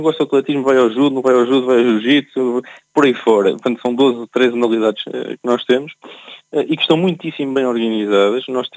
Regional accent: Portugal; mas como bom português, e todos nós temos uma palavra sobre futebol

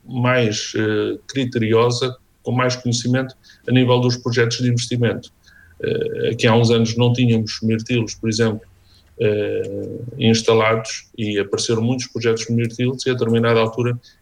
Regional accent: Coimbra, Portugal; Eu sou de Coimbra, sempre tive gosto pela agricultura, mas a determinada altura decidi que era melhor ir estudar para fora

